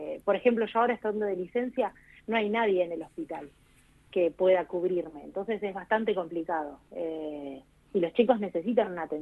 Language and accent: Spanish; General Roca, Río Negro, Argentina; Sí, soy roquense.